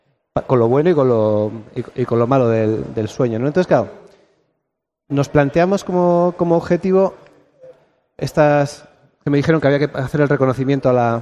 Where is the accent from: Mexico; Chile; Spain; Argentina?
Spain; Vitoria-Gasteiz, Basque Country; soy de Vitoria-Gasteiz.